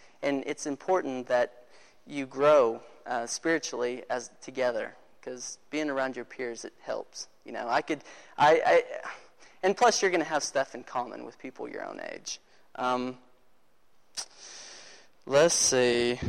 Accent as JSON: {"language": "English", "region": "Oklahoma", "country": "United States", "moved": "as an adult", "said": "let's see. I am from Oklahoma, moved out here about a year ago, graduated from college, moved out here, and I didn't know anyone."}